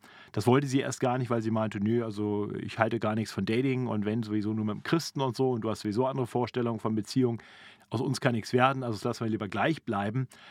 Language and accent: German; Braunschweig, Lower Saxony, Germany; Ja, ich bin geboren in Braunschweig in Niedersachsen und da auch aufgewachsen.